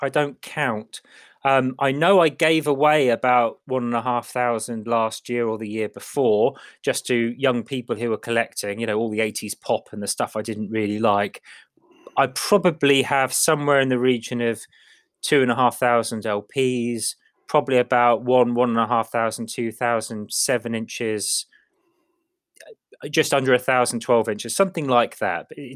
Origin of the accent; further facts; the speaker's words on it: East of England, United Kingdom; I grew up in Norfolk, middle of blooming nowhere in this sort of big old rambly house.